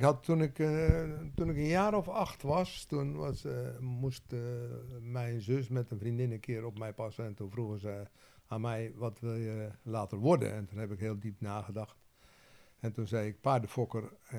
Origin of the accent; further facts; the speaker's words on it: Wissekerken, Zeeland, Netherlands; Ik ben geboren op Noord-Beveland, een eilandje wat hier één eilandje hoger ligt dan Zuid-Beveland. In het dorpje Wissekerken, gezin van 4 kinderen, ik was de jongste. Echt een plattelandsdorpje, dus echt een dorp. Daar ben ik geboren en opgegroeid.